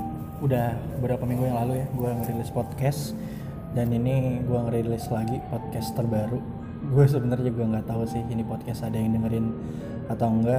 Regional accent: Batam, Riau Islands, Indonesia; gue kemarin sempat hampir sekitar 2 tahunan di Jakarta dan akhirnya sekarang memutuskan balik lagi nih ke kampung halaman. Sekarang gue di Batam

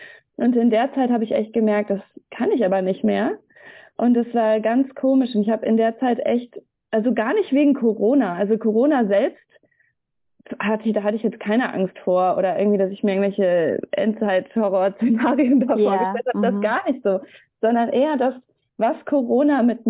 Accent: Wiedenest, North Rhine-Westphalia, Germany; Also ich bin christlich aufgewachsen, ich bin in der Brüdergemeinde aufgewachsen ursprünglich, in Wiedenest.

